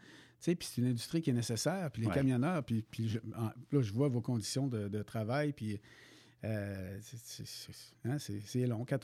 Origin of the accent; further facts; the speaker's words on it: Quebec, Canada; Je viens de la Côte-Nord, je travaillais à Sept-Îles, Rimouski, à Baie-Comeau, à Québec.